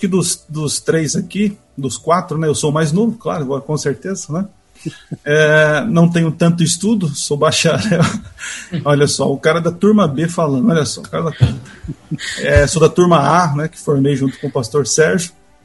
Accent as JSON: {"language": "Portuguese", "region": "São Paulo", "country": "Brazil", "said": "sou paulista, comecei meu ministério no Paraná, na cidade de Cascavel. Foi maravilhoso começar lá. Depois fui para Goiôerê, trabalhei em Ubiratã, e agora estou aqui em Caieiras."}